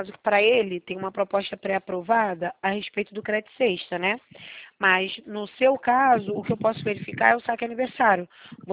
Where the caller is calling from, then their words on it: Rio de Janeiro, Brazil; Eu falo do centro do Rio